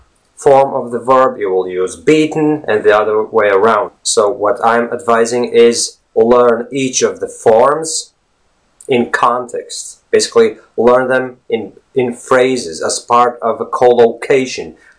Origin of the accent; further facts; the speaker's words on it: Latvia; first language Latvian; English is a second language; And he wants me to speak a little bit in my native language, which is Latvian, right?